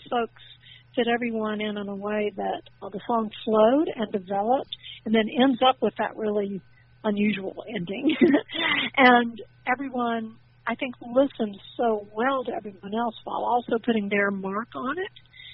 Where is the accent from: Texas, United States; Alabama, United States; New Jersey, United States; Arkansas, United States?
Alabama, United States; that I wrote about growing up in Alabama